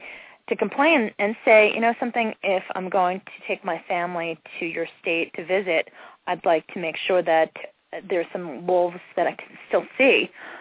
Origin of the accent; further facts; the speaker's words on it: New York, United States; I remember growing up in the Catskills, we had a major crisis with tent caterpillars.